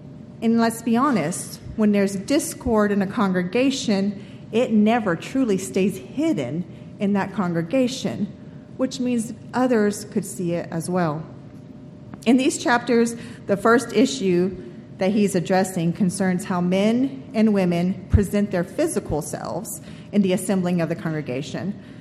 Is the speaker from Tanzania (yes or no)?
yes; Tanzania; now in United States; When I was a child growing up in Tanzania, we all assembled in the same room